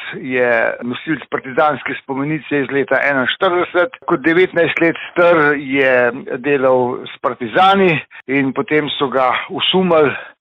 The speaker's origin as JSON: {"language": "Slovenian", "town": "Naklo", "region": "Upper Carniola", "country": "Slovenia", "tie": "born or raised there", "said": "Jaz sem se rodil pod Karavankami v prekrasni vasici Naklo, tam v domu kulture, kjer so moji starši takrat imel stanovanje, leta 54. Odraščal sem pa po vaseh okrog"}